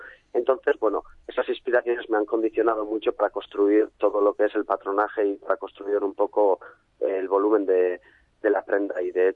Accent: Basque Country, Spain; moved away; also born or lived in Sabadell; yo mi pueblo del País Vasco tiene 10.000 habitantes y dije, voy a ir a Sabadell, vamos a empezar poquito a poco, voy a vivir ahí, que vivía en Carrer Papa Pius, ahí en la Creu Alta. Y bueno, estuve tan a gusto que al final me quedé

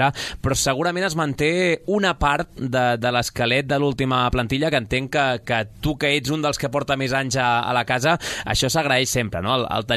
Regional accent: Sabadell, Catalonia, Spain; com a sabadellenc, com a ex-arlequinat

